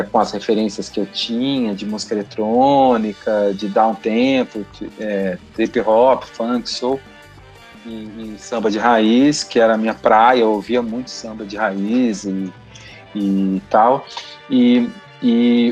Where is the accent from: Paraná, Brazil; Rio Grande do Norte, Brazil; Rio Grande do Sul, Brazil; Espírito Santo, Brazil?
Paraná, Brazil; Londrina; moved away as an adult; now in São Paulo, Brazil; eu vim de Londrina duas vezes para cá, para São Paulo.